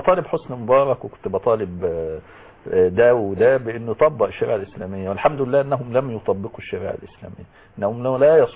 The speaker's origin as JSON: {"language": "Arabic", "country": "Egypt", "said": "احنا كمصريين"}